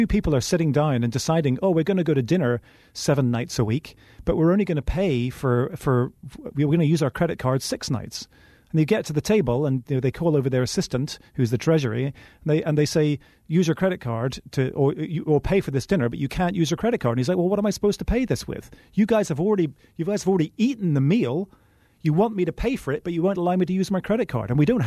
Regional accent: Northern Ireland, United Kingdom; Well, I've been lucky enough to live all around the world, but I'm originally from Northern Ireland, just outside Belfast.

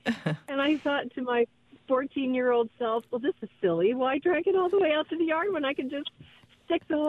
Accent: California, United States; I grew up in Southern California.

